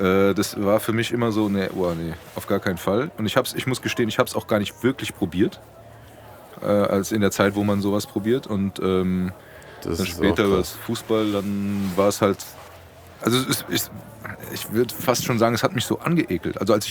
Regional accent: Frankfurt, Hesse, Germany; Also ich bin froh, dass ich in Frankfurt geboren und aufgewachsen bin

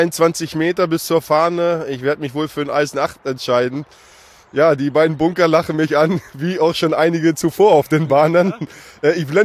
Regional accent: Hanover, Lower Saxony, Germany; ich habe das rote Herz natürlich als Hannoveraner

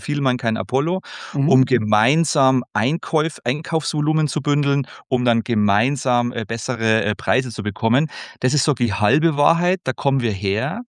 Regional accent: Bavaria, Germany; accent: Lower Bavarian; Ich bin ja vom Dialekt, man hört es ja, ich bin ja Bayer und sogar Niederbayer.

